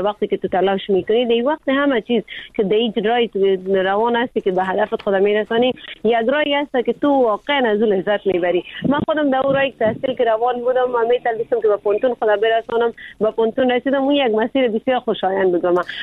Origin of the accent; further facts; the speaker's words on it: Afghanistan; چون ما خود ما افغان هستیم میفهمیم همه چیزه